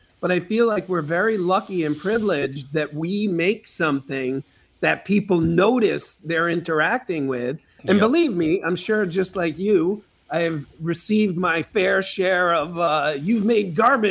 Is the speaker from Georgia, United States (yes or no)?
no; New York, United States; maybe it's because I'm from New York, but I've met a lot of New Yorkers who are not like this.